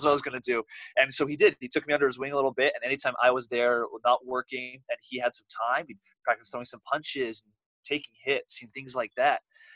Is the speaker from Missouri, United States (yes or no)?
no; Oregon, United States; I grew up here in Oregon. None of my family are performers either.